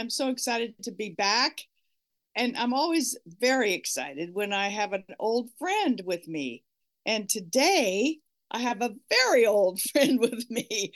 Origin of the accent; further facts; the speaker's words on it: Reseda, California, United States; My math is not good. I'm from Reseda, California. I didn't even have to take algebra.